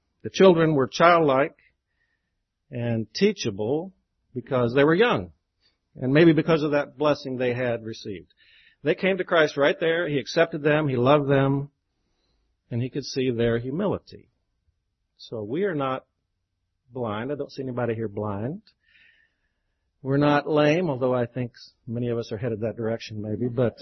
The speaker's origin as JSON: {"language": "English", "town": "Columbia", "region": "Missouri", "country": "United States", "said": "So I come from Columbia, Missouri."}